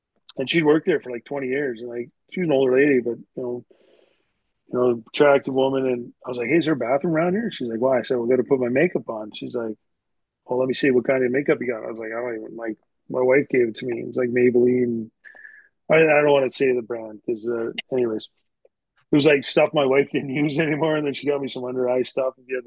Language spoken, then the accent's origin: English; Canada; Growing up in Canada, well, anywhere, Boston, like any sports town, man.